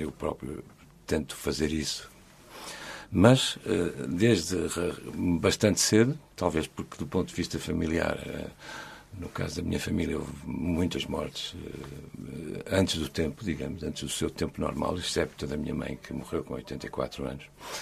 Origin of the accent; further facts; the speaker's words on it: Portugal; born there; Eu, na verdade, não sou religioso, mas nasci em Portugal, tive uma educação católica